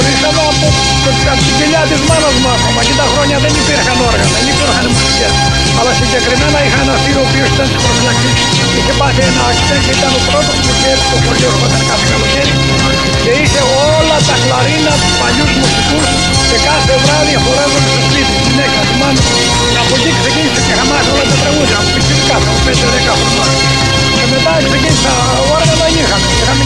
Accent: Kefalinou, Peloponnese, Greece; now in United States; Το χωριό μου λέγεται Κεφαλινού, που βγάζει ανθρώπους και βάζει μενού, είναι κάτω στην Αθηνία. 20 χιλιόμετρα από την Καλαμάτα.

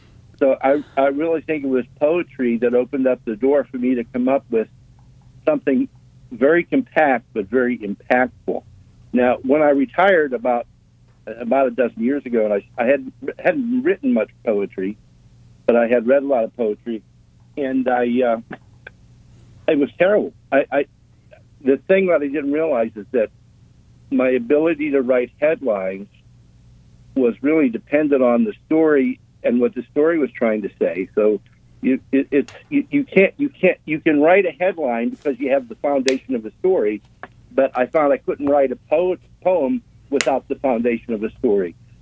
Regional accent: Windber, Pennsylvania, United States; also born or lived in Johnstown; I was born in Johnstown, Pennsylvania, which is a steel town. And I grew up in Windsor, Pennsylvania, which is a coal town.

